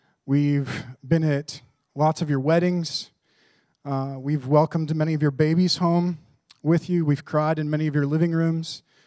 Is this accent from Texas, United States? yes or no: no; Plattsmouth, Nebraska, United States; now in Bellevue, United States; And that's sweet, in that we've lived in Bellevue for 15 years. I grew up down in Plattsmouth, Nebraska.